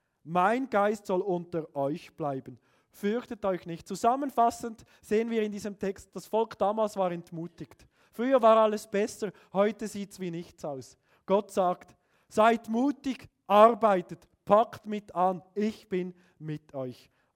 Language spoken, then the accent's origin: German; Switzerland; Wir sind als Schweizer super, stammtischartig wissen wir es immer besser.